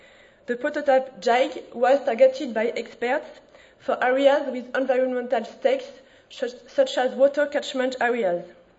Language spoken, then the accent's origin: English; France; English is a second language; I am also from France